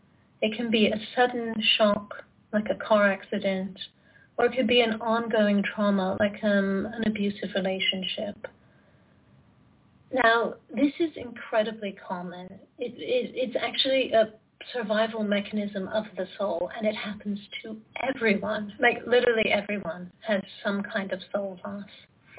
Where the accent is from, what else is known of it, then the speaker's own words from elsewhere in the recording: California, United States; now in Switzerland; I'm a shamanic healer and teacher. I currently live in Switzerland, although I'm from California originally.